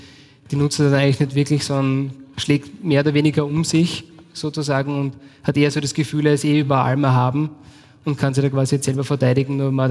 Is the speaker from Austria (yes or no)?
yes; Austria; ab wann bei uns in Österreich Terror beginnt und wo er aufhört.